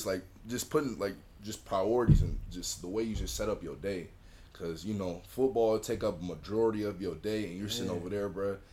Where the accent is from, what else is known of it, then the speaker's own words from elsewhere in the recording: Arizona, United States; like, I'm from Arizona, bro. Like, and you know, black people, you know, we get ashy.